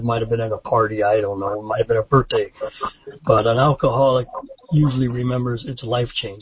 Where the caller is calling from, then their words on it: Glendale, California, United States; So anyway, I come to you from Glendale, California. I am 40 years sober. I got sober when I was 26 years old. And I am 66 today.